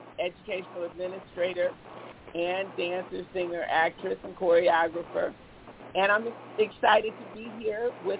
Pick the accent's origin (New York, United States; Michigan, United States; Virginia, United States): Michigan, United States; Ypsilanti; You know, I grew up in Ypsilanti, Michigan.